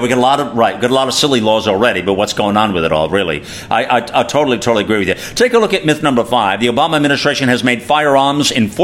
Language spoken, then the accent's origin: English; United States; as an American, I want a common sense approach to things.